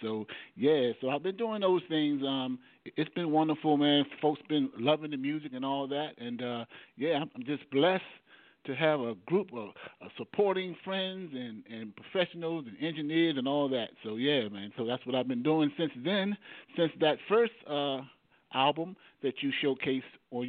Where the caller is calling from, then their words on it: Washington, District of Columbia, United States; I'm calling from Washington, D.C., in particular, Southeast Washington, D.C., the nation's capital.